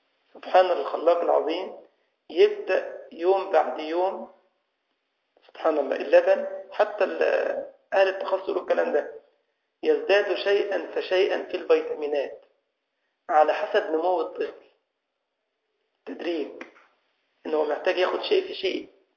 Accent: Egypt; بنسميه عندنا في مصر سرسوب

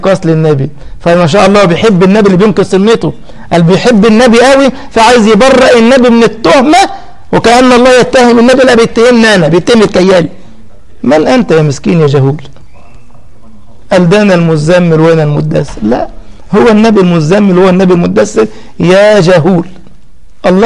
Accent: Egypt; والمجرم الثاني أبو حملات عندنا في مصر إبراهيم عيسى يسخر من آيات القرآن

